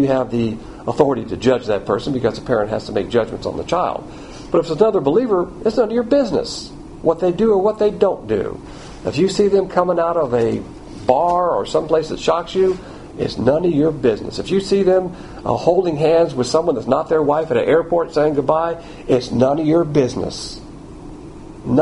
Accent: the South, United States; And as a Southerner, I know all about lost causes.

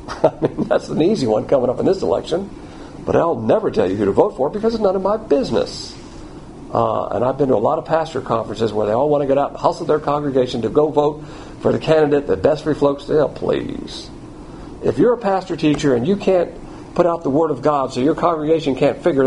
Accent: the South, United States; And as a Southerner, I know all about lost causes.

